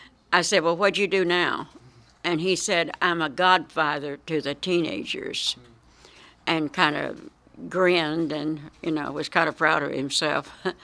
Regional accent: Dias, Arkansas, United States; I grew up at the home in Dias. I was born in the Dias Hospital, for goodness sakes.

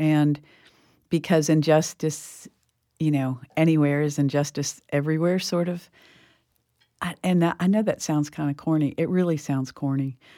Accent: Fort Lauderdale, Florida, United States; I grew up in Fort Lauderdale. I grew up here in Florida, and I went to school through high school in Fort Lauderdale, St. Thomas Aquinas High School

